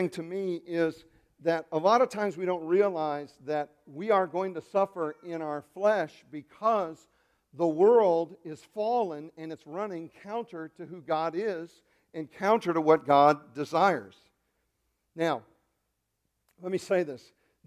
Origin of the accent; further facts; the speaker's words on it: England, United Kingdom; I put a dash in between because I'm an English guy and that just didn't look right.